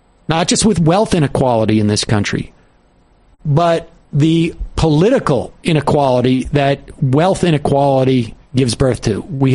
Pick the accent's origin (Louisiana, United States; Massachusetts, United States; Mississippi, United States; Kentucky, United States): Massachusetts, United States; Worcester; I mean, I grew up in Worcester, and you know, Worcester is a snow belt.